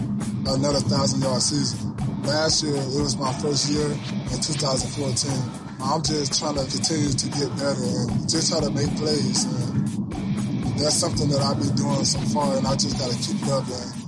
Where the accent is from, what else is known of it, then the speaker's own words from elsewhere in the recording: Miami, Florida, United States; To grow up here, play here in my hometown, knowing that my family there, my friends, I have a lot of butterflies.